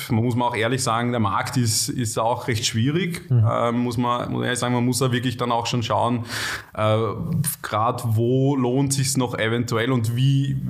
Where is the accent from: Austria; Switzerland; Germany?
Austria; Vienna; so als Wiener, wäre da doch gut ankommen mit meinem Dialekt